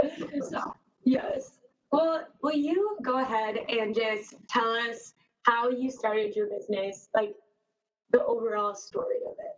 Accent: South Dakota, United States; I was determined to overcome the fact that I was from South Dakota and be an oceanographer.

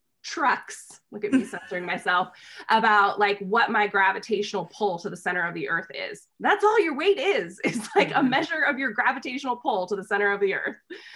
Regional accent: United States; it stung a bit, let's be honest, because I'm from the United States

